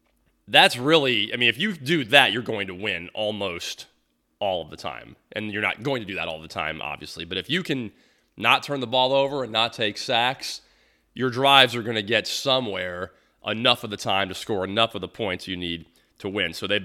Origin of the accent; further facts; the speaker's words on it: Tampa, Florida, United States; for a kid growing up in Tampa where it was never really felt big time here, finally felt big time, and that was cool.